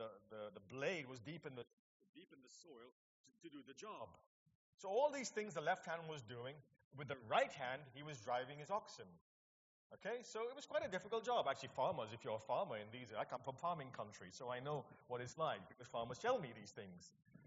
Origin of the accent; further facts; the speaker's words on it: East of England, United Kingdom; I come from Cambridgeshire, by the way. I come from Cambridgeshire.